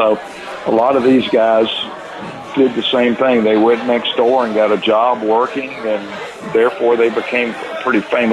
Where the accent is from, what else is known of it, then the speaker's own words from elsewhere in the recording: Durham, North Carolina, United States; I grew up in Durham, North Carolina, about six blocks from the municipal course in Durham.